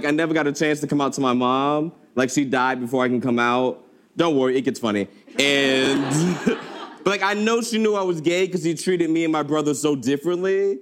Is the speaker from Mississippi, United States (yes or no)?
no; Florida, United States; I grew up in Florida. Don't recommend it.